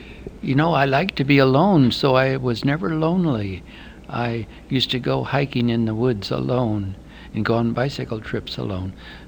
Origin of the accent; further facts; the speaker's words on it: Portland, Oregon, United States; born there; And I was born on August 24th, 1923 in Portland, Oregon. And I lived most of my life on Beach in Vancouver on the corner, one block from the Wonder Bakery.